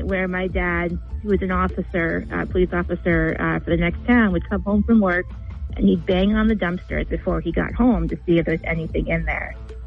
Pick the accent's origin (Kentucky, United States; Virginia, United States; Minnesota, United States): Kentucky, United States; So in Kentucky, where I grew up, we had a VFW next to us.